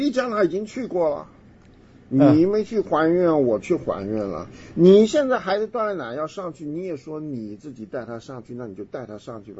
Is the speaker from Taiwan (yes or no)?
no; China; 我们中国人有句话叫做“睹物思人”